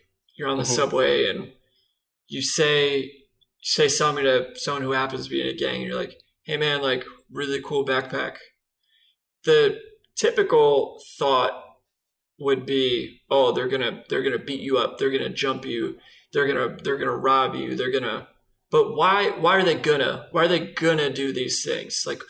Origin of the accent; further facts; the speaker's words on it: New York, United States; By the way, everyone, … is from Manhattan. I'm from Long Island.